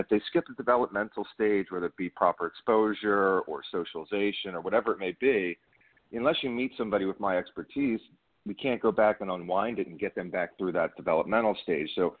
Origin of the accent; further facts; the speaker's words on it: Northeast, United States; I'm from the Northeast, and I think up in the Northeast, we tend to have a purebred dog culture